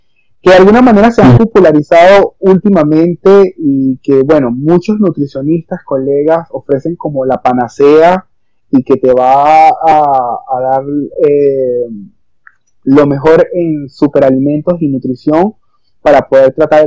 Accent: Venezuela; Yo soy venezolano

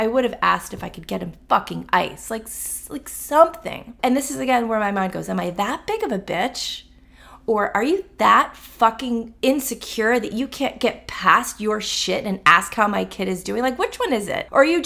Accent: Florida, United States; I come from Florida. People in Florida don't give a fuck.

